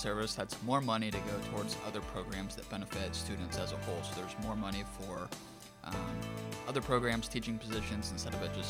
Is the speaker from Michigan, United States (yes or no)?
no; Texas, United States; I know I'm from Texas, and obviously sports are kind of taking on a whole different animal down there at times with multi-million-dollar stadiums